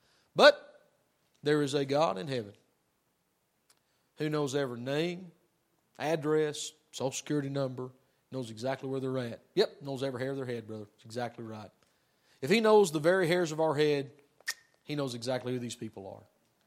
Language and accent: English; Tennessee, United States; Look, I'm from Tennessee. I'm a hillbilly. I'm a redneck.